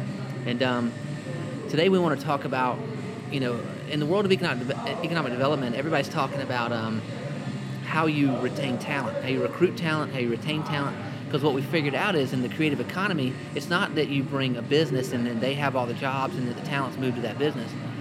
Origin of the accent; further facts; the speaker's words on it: Rock Hill, South Carolina, United States; I was also born and raised in Rock Hill, South Carolina, except for the missing years.